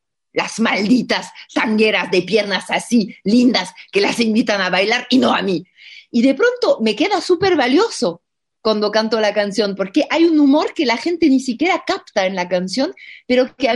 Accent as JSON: {"language": "Spanish", "country": "France", "second_language": "Spanish", "said": "cuando trabajo los tangos, porque soy francesa, entonces me cuesta cantar"}